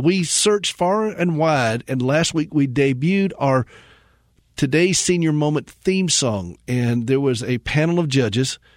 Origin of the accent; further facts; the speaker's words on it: the South, United States; Okay, so look, I'm from the South. I like sweet tea.